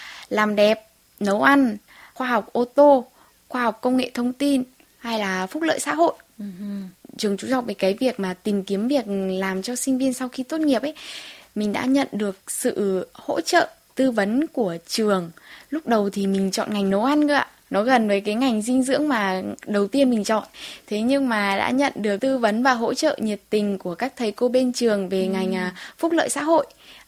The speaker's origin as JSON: {"language": "Vietnamese", "region": "Thai Nguyen", "country": "Vietnam", "lives_now": "South Korea", "said": "mình đến từ Thái Nguyên. Hiện tại mình đang học tập và sinh sống tại Hàn Quốc được 6 năm."}